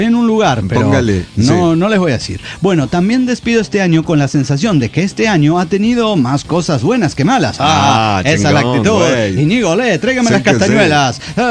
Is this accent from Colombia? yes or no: no; Basque Country, Spain; yo soy de la Euskadi, imagínense ustedes.